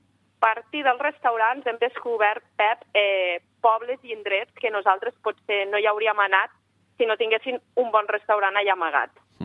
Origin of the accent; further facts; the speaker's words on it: Lleida, Catalonia, Spain; I a les Terres de Lleida, jo que sóc de Lleida, també en tenim molts.